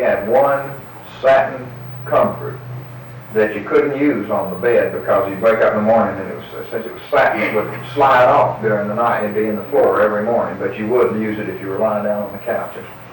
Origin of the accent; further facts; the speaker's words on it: United States; And see, I was brought up on the Tennessee River.